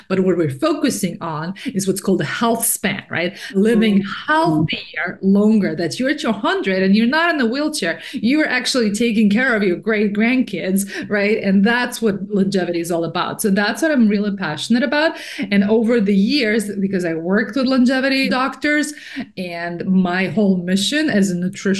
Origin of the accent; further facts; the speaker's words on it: Russia; because I come from Russia, so all of my food came from gardens, beyond organic.